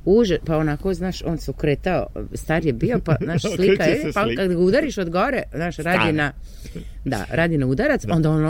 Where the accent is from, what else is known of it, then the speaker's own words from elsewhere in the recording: Serbia; Jeste da kod nas u Srbiji su se stanovi iznajmljivali namešteni, ja? A ovde se ne iznajmljuju namešteni stanovi, nego prazni.